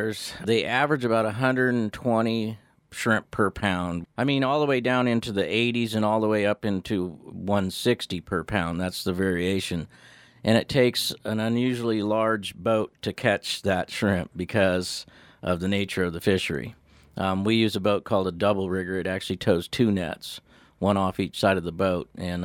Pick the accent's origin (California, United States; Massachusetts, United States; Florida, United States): California, United States; Ukiah; I was born and raised in Ukiah, California, and I spent a lot of time on the coast diving for abalone and spearfishing, and just sort of ended up in Eureka one day